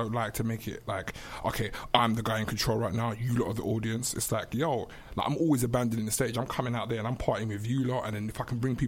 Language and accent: English; London, United Kingdom; I'm all the way out in Essex right now. I'm from South London.